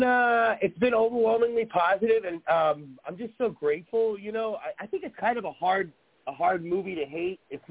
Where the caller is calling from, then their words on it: Honolulu, Hawaii, United States; I'm calling from Honolulu, Hawaii.